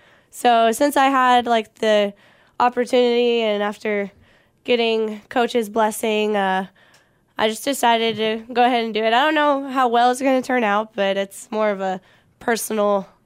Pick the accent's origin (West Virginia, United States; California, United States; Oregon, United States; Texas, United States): Texas, United States; Princeton; Well, I'm from Princeton, Texas. I'm a senior, 21.